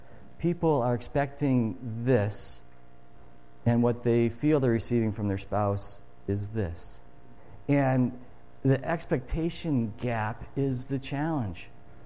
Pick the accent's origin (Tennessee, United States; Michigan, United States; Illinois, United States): Illinois, United States; And I grew up in Illinois, and Illinois is flat.